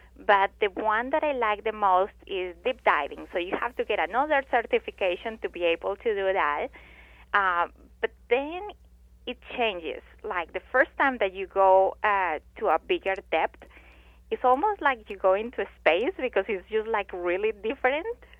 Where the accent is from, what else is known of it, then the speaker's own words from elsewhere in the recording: Colombia; moved away as an adult; also born or lived in Texas; now in United States; So I'm originally from Colombia, and I did dental school there and moved here about 12 years ago. So initially, I lived 5 years in Texas and worked with D4D, and then I moved to California.